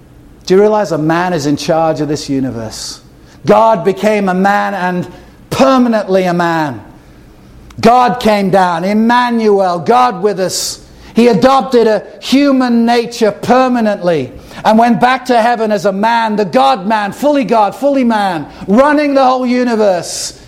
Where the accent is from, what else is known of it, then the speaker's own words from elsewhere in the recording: England, United Kingdom; I come from England.